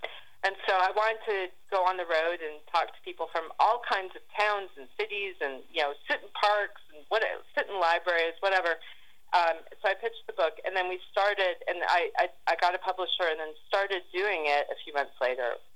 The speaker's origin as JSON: {"language": "English", "town": "Los Angeles", "region": "California", "country": "United States", "tie": "born or raised there", "said": "I also flew out to my hometown of L.A."}